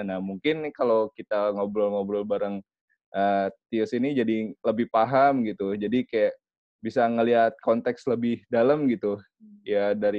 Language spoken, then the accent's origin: Indonesian; Bekasi, West Java, Indonesia; sebagai orang Jawa ya, saya kan dari Bekasi ya … dari Bekasi